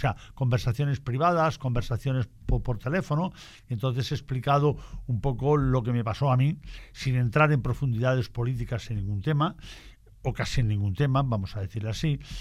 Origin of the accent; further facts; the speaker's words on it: Madrid, Community of Madrid, Spain; born there; also born or lived in El Pardo / Barcelona; now in El Prat de Llobregat, Spain; nací en Madrid, por qué me fui al Pardo, por qué vine a Barcelona, por qué vine al Prat y todo lo que me pasó yo viviendo en el Prat, donde continúo en el momento actual